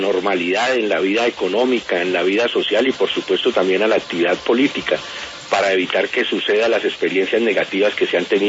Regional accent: Colombia; como colombianos que somos

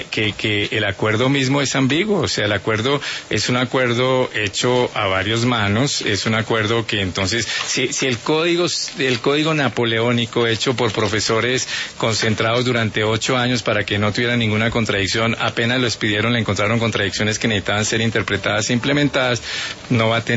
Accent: Colombia

